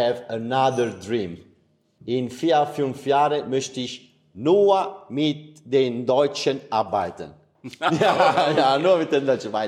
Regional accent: Campania, Italy; born there; German is a second language; ich bin hier in Cilento geboren und ich bin sehr glücklich darauf. Son nato allo Ciliento e me ne vanto.

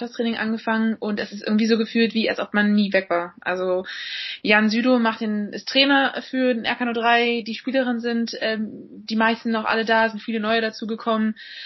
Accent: Berlin, Germany; bin jetzt mal wieder in meiner Heimatstadt zu Hause in Berlin und genieße das Leben hier in Berlin.

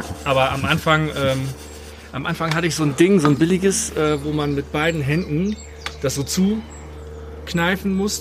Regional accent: Bremen, Germany; Als Bremer darf man das machen.

